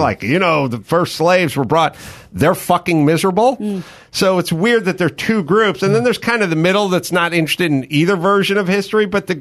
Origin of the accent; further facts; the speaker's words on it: North Hollywood, California, United States; And I remember I grew up in North Hollywood